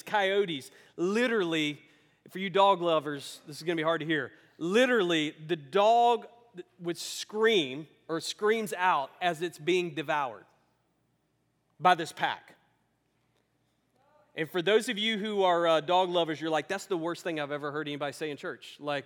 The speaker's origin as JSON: {"language": "English", "region": "Louisiana", "country": "United States", "tie": "born or raised there", "also_born_or_lived": "Georgia", "said": "In fact, growing up in Louisiana, I remember, I've heard this a couple times, and actually once or twice living in Georgia."}